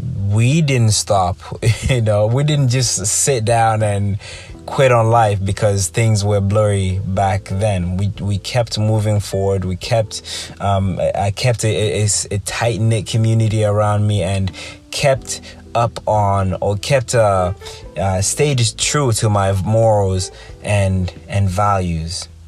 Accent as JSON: {"language": "English", "town": "Kampala", "region": "Central Region", "country": "Uganda", "tie": "born or raised there", "said": "I can even go back to my personal life when I was growing up in Uganda as a young kid"}